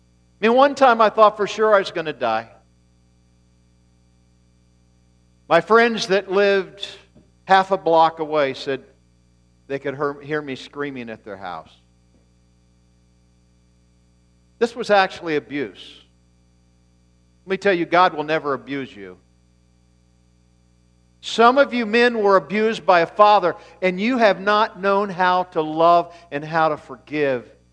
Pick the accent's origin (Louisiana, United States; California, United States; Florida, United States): Florida, United States; And I didn't miss school because of snow. I grew up in Florida.